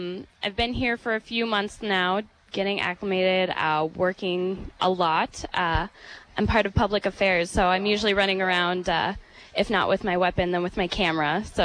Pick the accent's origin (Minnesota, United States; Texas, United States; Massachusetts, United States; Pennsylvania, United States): Minnesota, United States; Coon Rapids; I'm from Coon Rapids, Minnesota. I'd like to say hello to my mom out in Coon Rapids and my brother out in Bloomington.